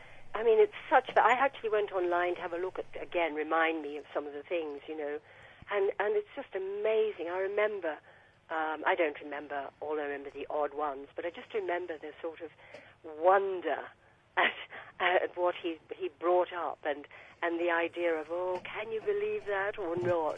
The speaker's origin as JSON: {"language": "English", "town": "Randwick", "region": "New South Wales", "country": "Australia", "tie": "born or raised there", "said": "a consuming curiosity in the world beyond my own growing up in Randwick, Australia."}